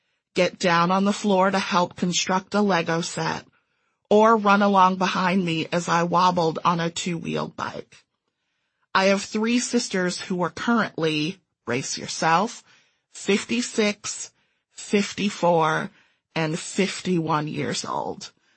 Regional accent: Evanston, Illinois, United States; now in Chicago, United States; Where did you grow up? Evanston. And I'm still basically there.

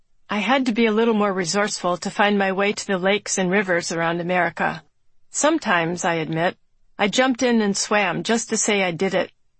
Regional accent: Vermilion, Ohio, United States; It recalled my hometown of Vermilion, Ohio, on the south shore of Lake Erie

